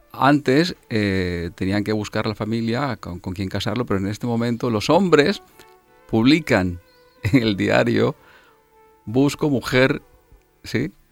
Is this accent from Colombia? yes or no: yes; Colombia; born there; yo nací en Colombia y en Sudamérica y había visto pobreza y había visto miseria